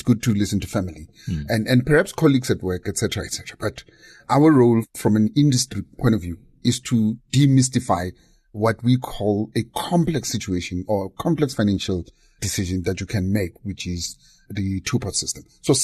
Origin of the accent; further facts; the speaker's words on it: South Africa; we, as South African generally, we're under massive pressure from a cost of living point of view.